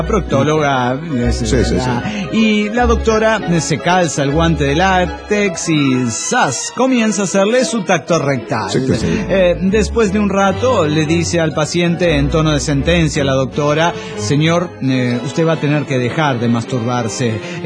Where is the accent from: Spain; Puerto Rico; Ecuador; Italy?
Ecuador; Quito, Pichincha; de Quito, Ecuador.